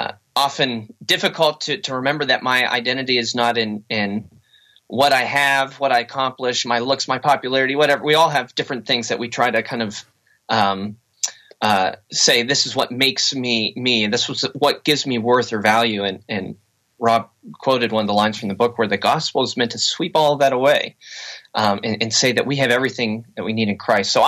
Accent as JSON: {"language": "English", "region": "Pennsylvania", "country": "United States", "tie": "born or raised there", "lives_now": "Kalamazoo, United States", "said": "I'm not a Michigan native, but I grew up in Pennsylvania."}